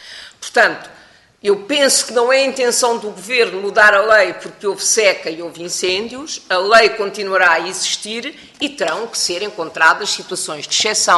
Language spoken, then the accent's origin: Portuguese; Leiria, Portugal; sou do Distrito de Leiria, portanto fui eleita pelo Distrito de Leiria